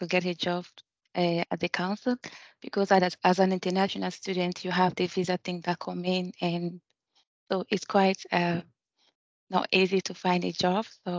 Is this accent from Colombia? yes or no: no; Burkina Faso; moved away as an adult; now in United Kingdom; I'm originally from Burkina Faso. It's in West Africa. It's a French-speaking country. So I moved from Burkina Faso to Glasgow to study as environmental civil engineering. I study at Glasgow Caledonian University.